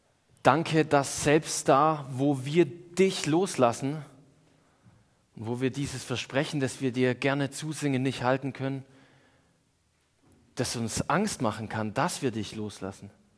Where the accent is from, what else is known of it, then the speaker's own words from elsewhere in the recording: Baden-Württemberg, Germany; Als Schwabe kann ich den nicht richtig aussprechen und wurde immer dafür ausgelacht, wie ich Furcht sage.